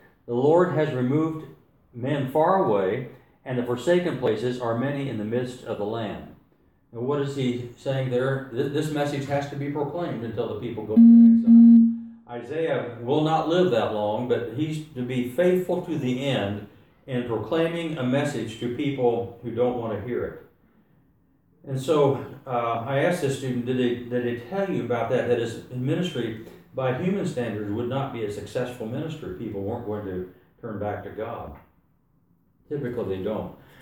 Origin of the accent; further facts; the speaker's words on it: Texas, United States; And I come from Texas where everything is big.